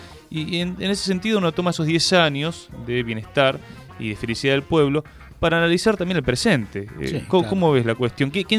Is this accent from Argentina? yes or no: yes; Argentina; ver la responsabilidad que se tiene como argentinos hacia el mundo